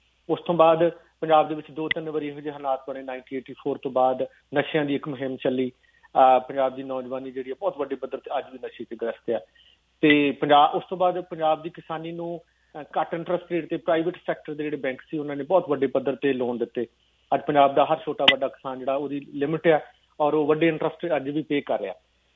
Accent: Punjab, India; now in Canada; ਮੇਰਾ ਪਿੰਡ ਅਜੇ ਸ਼ੀਨਾ ਕਰਮ ਸਿੰਘ ਆ ਆਪਣਾ ਅੰਮ੍ਰਿਤਸਰ ਡਿਸਟ੍ਰਿਕਟ ਦੇ ਵਿੱਚ, ਮੇਰਾ ਪਰਿਵਾਰ ਉੱਥੇ ਅਜੇ ਵੀ ਵਾਹੀ ਕਰਦਾ, ਤੇ ਮੈਂ ਖੁਦ ਖੇਤੀ ਨਾਲ ਜੁੜਿਆ

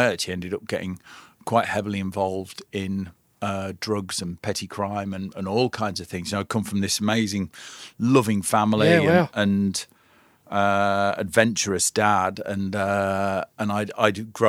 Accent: North West England, United Kingdom; I was raised in the Lake District.

